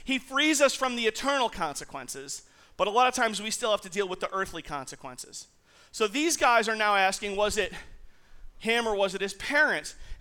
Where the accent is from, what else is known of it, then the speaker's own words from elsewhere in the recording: Staten Island, New York, United States; I grew up in Staten Island, and in Staten Island they have built on every available plot of land.